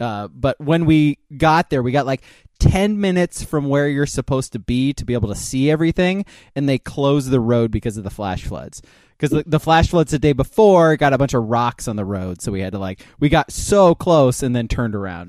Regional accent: Oregon, United States; Like, you know, we're from Oregon, so we get rain all the fucking time.

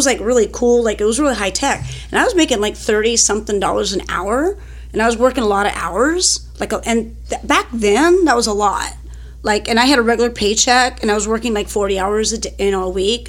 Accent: Pomona, California, United States; Well, I grew up in Pomona, California, and I loved school and stuff like that.

